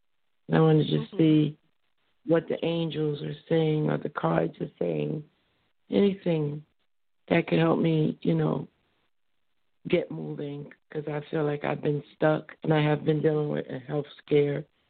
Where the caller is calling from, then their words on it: New Jersey, United States; I'm calling from New Jersey.